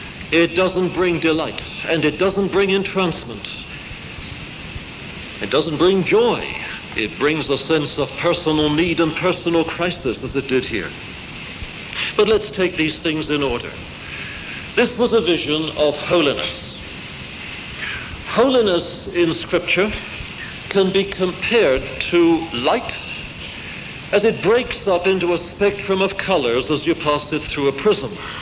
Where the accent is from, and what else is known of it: England, United Kingdom